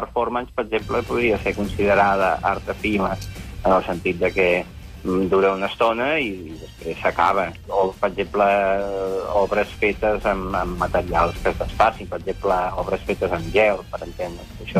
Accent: Lloret de Mar, Catalonia, Spain; els dos som de Lloret de Mar

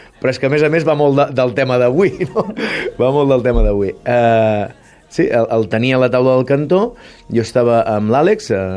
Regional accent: L'Escala, Catalonia, Spain; som de l'Escala.

